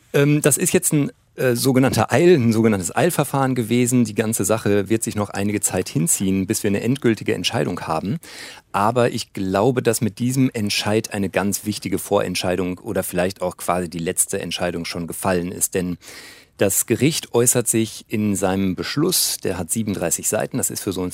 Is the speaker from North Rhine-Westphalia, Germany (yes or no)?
yes; Düsseldorf, North Rhine-Westphalia, Germany; Also als Düsseldorfer muss ich natürlich erstmal sagen